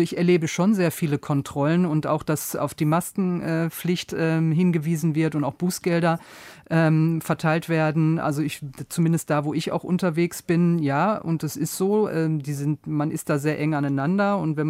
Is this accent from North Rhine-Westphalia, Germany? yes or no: yes; Duisburg, North Rhine-Westphalia, Germany; now in Berlin, Germany; ich fahre jetzt von, wo ich herkomme, von Duisburg nach Berlin in der Bahn 4 Stunden